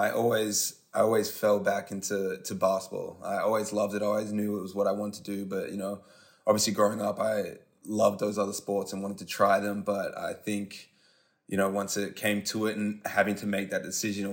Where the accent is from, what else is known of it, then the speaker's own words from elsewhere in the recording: Australia; that's how I grew up in Australia.